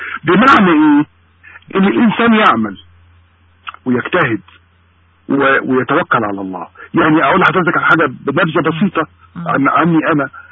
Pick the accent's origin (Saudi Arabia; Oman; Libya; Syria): Syria; أنا واحد من أهل سوريا.